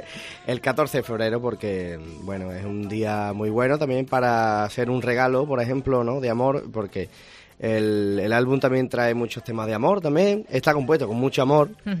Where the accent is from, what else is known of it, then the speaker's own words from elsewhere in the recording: Utrera, Andalusia, Spain; muchos parecidos por allí de mi tierra, de Utrera, por Sevilla también, por sus pueblos, alrededores.